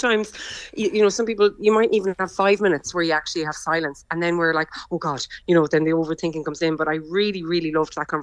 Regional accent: Galway, Connacht, Ireland; I'm from Galway

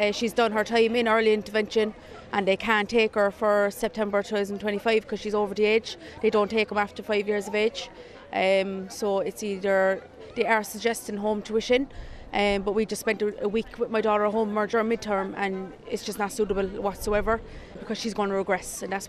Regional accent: Cork, County Cork, Ireland; I came from Cork City

